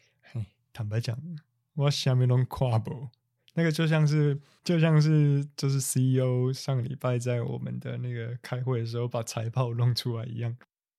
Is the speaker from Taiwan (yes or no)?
yes; central Taiwan, Taiwan; 我最近讲台语这种南部腔，南部腔就讲生活，然后我们中部人跟讲生活，